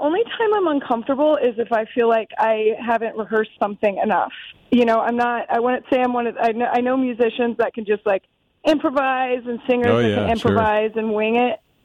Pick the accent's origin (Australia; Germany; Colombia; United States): United States; Pensacola, Florida; now in New York, United States; I'm from Florida, on the Gulf Coast, Pensacola, Florida.